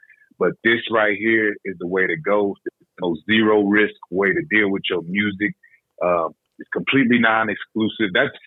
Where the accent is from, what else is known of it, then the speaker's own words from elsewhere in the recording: Peoria, Illinois, United States; I'm from Peoria, Illinois, outside of Chicago, home of Richard Pryor.